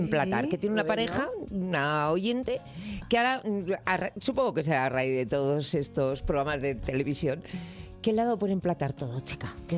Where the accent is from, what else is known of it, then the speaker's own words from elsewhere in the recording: Basque Country, Spain; vamos a hacer un plato muy típico de mi tierra, del País Vasco, un marmitaco